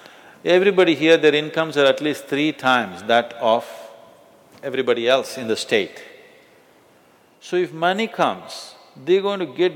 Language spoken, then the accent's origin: English; India; born there; I'm not saying this being biased that I'm born in India, so I have to boo-boo-boo.